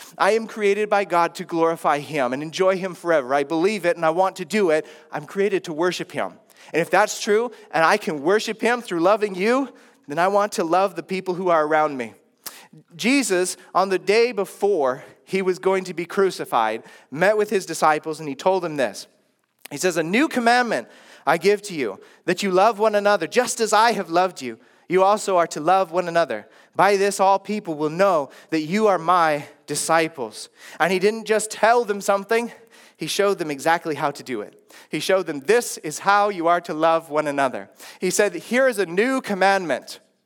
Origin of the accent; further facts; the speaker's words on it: United States; now in Sri Lanka; Now, I grew up in the West, right? In America. I've moved to the East in Sri Lanka.